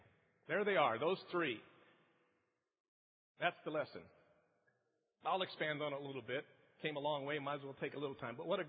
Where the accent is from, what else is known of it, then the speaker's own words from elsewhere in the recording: Colorado, United States; And Dan mentioned I'm from Colorado, and one of the things we're known for now is the marijuana state